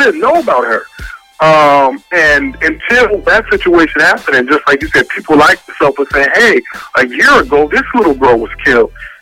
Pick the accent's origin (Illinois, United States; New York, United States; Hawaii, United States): Illinois, United States; Chicago; now in Pittsburgh, United States; I'm actually originally from Chicago, south side of Chicago, and I got to Pittsburgh because the neighborhood I grew up, I was living in, actually, you know, moved to or grew up in Chicago